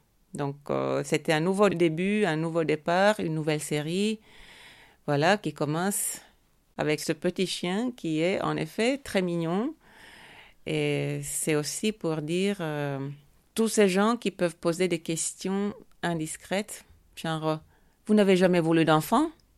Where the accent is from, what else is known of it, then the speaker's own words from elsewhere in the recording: Finland; Et je suis retournée chez moi en Finlande.